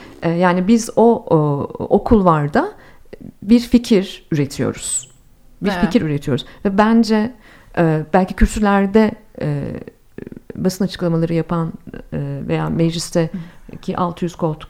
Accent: Ankara, Turkey; Türkiye'de ben zaten bir siyasi partinin gençlik kollarından yetişmeyim. Ankaralıyım. Ankara'da genel merkezde yetiştim. Cumhuriyet Halk Partisi genel merkezinde büyüdüm yani.

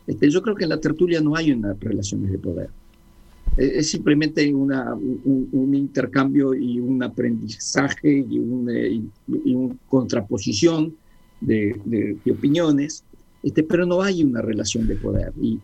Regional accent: Uruguay; moved away; yo la verdad es que me fui del Uruguay muy joven para poder participar en tertulias

